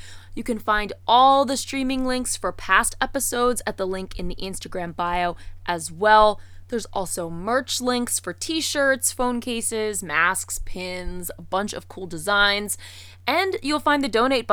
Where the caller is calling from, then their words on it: Pennsylvania, United States; Right outside of Philly.